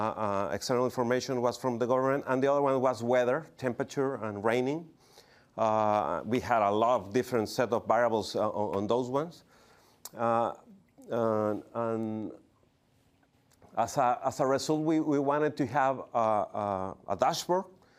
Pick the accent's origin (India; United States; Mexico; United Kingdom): Mexico; English is a second language; First of all, as Dylan said, we are from Mexico, so I apologize in advance for our Spanglish.